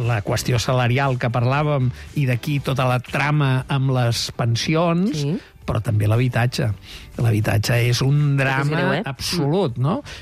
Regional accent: Barcelona, Catalonia, Spain; born there; jo vaig néixer a Nou Barris, vaig estudiar a Horta, als Salesians d'Horta

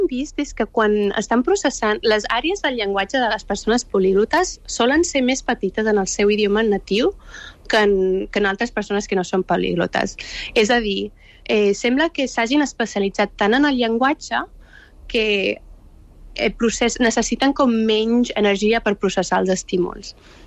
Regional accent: Catalonia, Spain; la meva mare ens parlava en espanyol perquè ella és de la Manxa, i vam créixer a Catalunya, llavors, òbviament vam aprendre el català.

